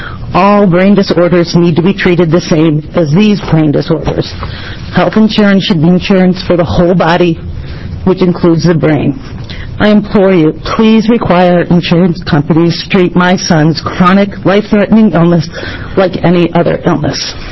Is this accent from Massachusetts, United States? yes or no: no; Salem, Oregon, United States; from Salem.